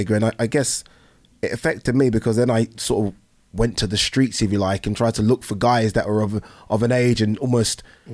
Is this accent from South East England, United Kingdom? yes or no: yes; Brighton, South East England, United Kingdom; also born or lived in Nigeria; So that's why I was born in Nigeria. And then she had me in Nigeria, came back, chased my dad again, and basically couldn't look after me and my big sister. So we were then put into foster care in Brighton.